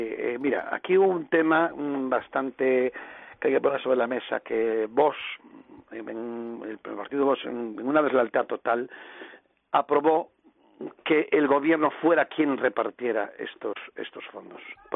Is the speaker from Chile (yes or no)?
no; A Coruña, Galicia, Spain; los coruñeses somos tan españoles como los de Madrid